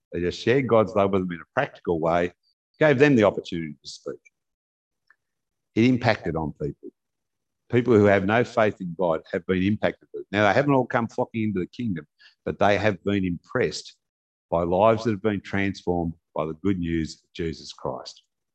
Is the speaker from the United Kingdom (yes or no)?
no; Australia; Mid-60s, when I were a boy, when I was growing up in Australia